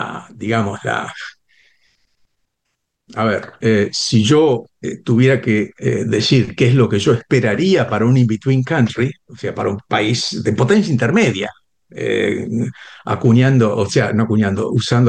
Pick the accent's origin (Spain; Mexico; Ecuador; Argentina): Argentina; Cuando yo llegué por primera vez a Ginebra como diplomático argentino